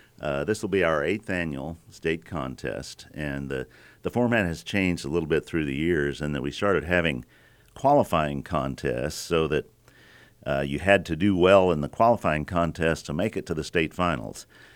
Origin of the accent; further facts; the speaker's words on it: Manhattan, Kansas, United States; I grew up on the Lazy T Ranch near Manhattan my later years and went to K-State. And so, you know, I was always a cowboy at heart, a farm boy, an FFA-er, 4-H-er.